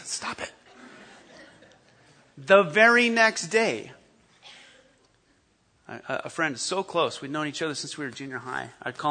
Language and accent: English; Monterey, California, United States; A guy that I used to live with when I lived in Monterey. That's my hometown.